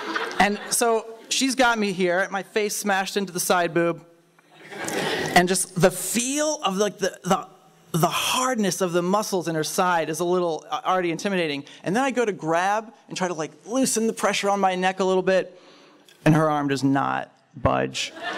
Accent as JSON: {"language": "English", "region": "the South", "country": "United States", "said": "but, you know, I'm from the South. I know about wrestling."}